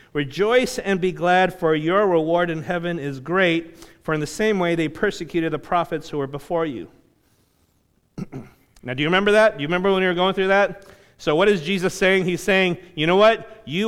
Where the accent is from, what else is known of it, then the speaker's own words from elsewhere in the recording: Los Angeles, California, United States; And I was born in South Central LA, so what's up?